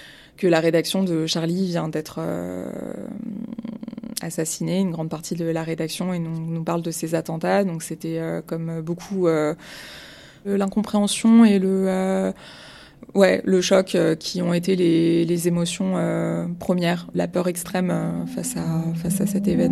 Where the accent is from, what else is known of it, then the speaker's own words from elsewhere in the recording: Argenteuil, Île-de-France, France; j'ai grandi à Argenteuil, dans une famille plutôt classe moyenne basse, on va dire, d'une famille franco-algérienne. Ma mère est venue d'Algérie dans les années 80 et mon père est franco-algérien, né en France de parents algériens comme moi. Ma famille est musulmane